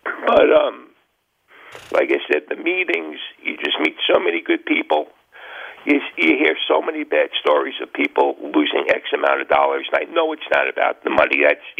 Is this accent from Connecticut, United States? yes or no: no; New York, United States; moved away; I'm from New York originally.